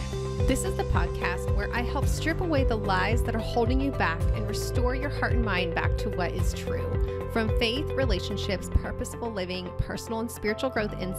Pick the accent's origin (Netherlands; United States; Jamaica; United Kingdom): United States; Paradise, California; my hometown of Paradise, California, which was burned to the ground last Thursday, November 8th, 2018.